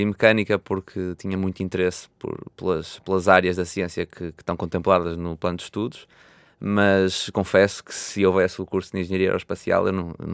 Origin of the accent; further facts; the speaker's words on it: Porto, Portugal; Estando a viver no Porto, eu sou do Porto, sempre vivi no Porto